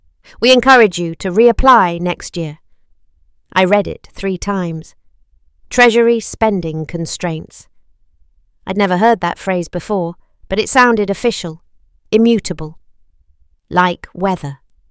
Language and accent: English; Oxford, South East England, United Kingdom; I grew up in Blackbird Leys